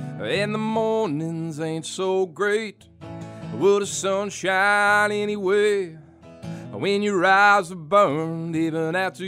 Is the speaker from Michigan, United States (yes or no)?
yes; Michigan, United States; the growing up in the Upper Peninsula half the time, the ships, the freighters up there are a very popular thing.